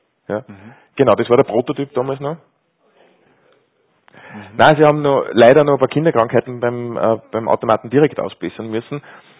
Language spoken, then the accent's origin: German; Austria; sowas fördert man natürlich dann gerne, ne, bei uns in Österreich